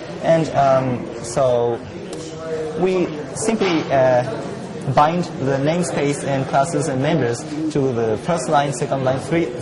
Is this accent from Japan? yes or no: yes; Japan; English is a second language; from the University of Tokyo, so I came from Japan.